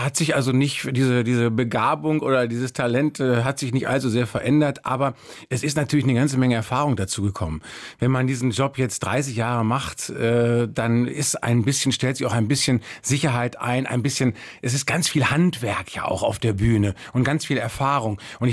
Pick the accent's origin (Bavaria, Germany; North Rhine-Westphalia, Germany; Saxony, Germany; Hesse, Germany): North Rhine-Westphalia, Germany; Bielefeld; In Bielefeld damals, meine Heimatstadt, Drei-Sparten-Theater.